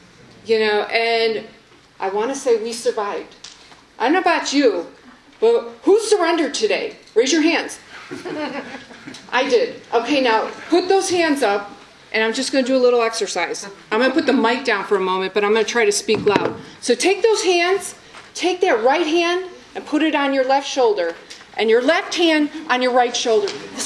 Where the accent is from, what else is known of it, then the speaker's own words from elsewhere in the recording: Park Ridge, Illinois, United States; And I am from the Chicagoland region, and I'm from the north suburbs down in the Chicagoland region, a little town called Park Ridge.